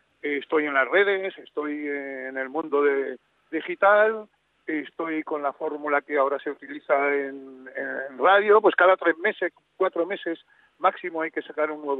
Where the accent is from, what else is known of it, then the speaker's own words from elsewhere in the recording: Spain; no solamente me siento latino, sino cada día me siento y me siento muy orgulloso de ser español y de ser latino, allá por donde voy.